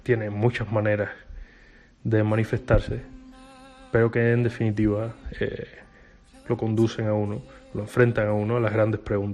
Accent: Cuba; moved away as an adult; now in Salamanca, Spain; soy escritor, periodista y cubano. Salí de mi país hace alrededor de 3 años y desde entonces vivo en Salamanca. En mi país trabajaba en una biblioteca diocesana, en el centro de Cuba

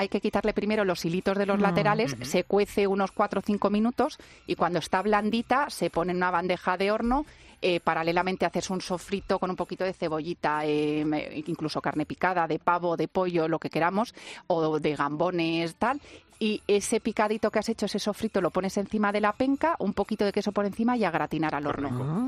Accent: Villares, Spain; ayer que estuve en Villares, en mi pueblo

